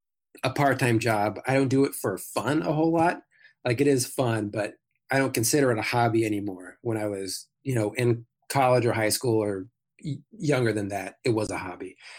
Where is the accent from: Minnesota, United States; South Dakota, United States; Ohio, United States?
Ohio, United States; Dayton; also born or lived in Cincinnati; Yes, born and raised in Dayton. I lived in Cincinnati for about 14 years, and I just moved back to Dayton this year.